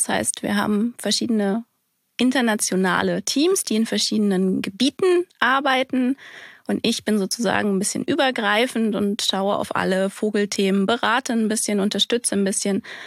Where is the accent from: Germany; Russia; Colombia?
Germany; Bielefeld, North Rhine-Westphalia; now in Berlin, Germany; Wo komme ich her? Ja, ursprünglich aus Bielefeld, heute aus Berlin